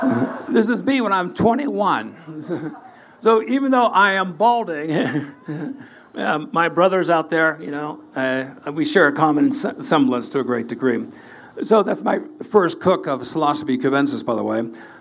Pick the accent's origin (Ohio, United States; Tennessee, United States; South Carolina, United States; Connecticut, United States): Ohio, United States; So, so growing up in Ohio, my brother John comes back from Yale